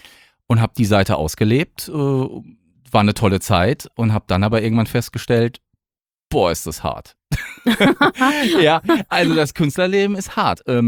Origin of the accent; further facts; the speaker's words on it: Mannheim, Baden-Württemberg, Germany; born there; now in Hesse; ich komme ja gebürtig gar nicht aus dem Hessenland, muss ich jetzt an der Stelle mal sagen. Ich bin ja gebürtiger Monnemer